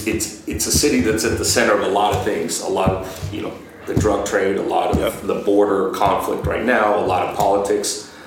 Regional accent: El Paso, Texas, United States; I got college in my hometown. UT El Paso, that's where I'm going.

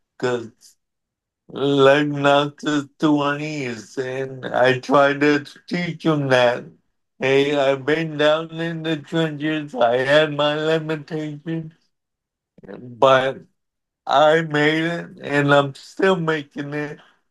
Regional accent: Pennsylvania, United States; born there; well, I was born in Pennsylvania with cerebral palsy, which is a disability.

